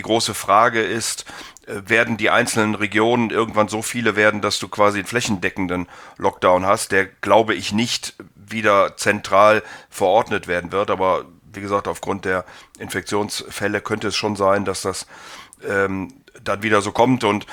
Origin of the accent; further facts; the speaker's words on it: Rhineland, Germany; Ich bin ja Rheinländer